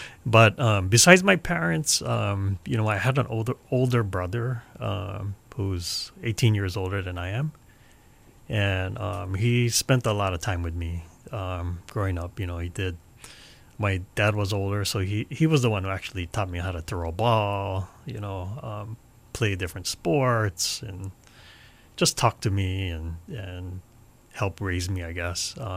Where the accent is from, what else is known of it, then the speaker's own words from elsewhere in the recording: Hilo, Hawaii, United States; I grew up actually on the Big Island, Hilo. I grew up in Hilo, born and raised there. I'm a graduate of Hilo High School.